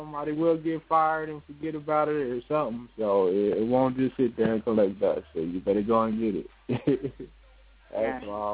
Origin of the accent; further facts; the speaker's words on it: Kansas City, Missouri, United States; I'm from Kansas City, Missouri.